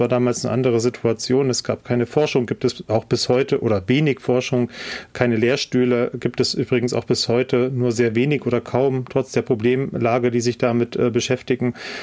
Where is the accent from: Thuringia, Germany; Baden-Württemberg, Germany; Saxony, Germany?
Thuringia, Germany; Arnstadt; Ich bin in Thüringen aufgewachsen. aufgewachsen in einer Kleinstadt oder nahe einer Kleinstadt, Arnstadt